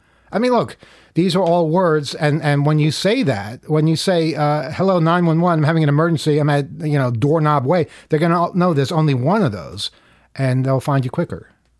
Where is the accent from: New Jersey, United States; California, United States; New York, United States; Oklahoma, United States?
New York, United States; New York City; Now, I grew up in Jamaica, in Queens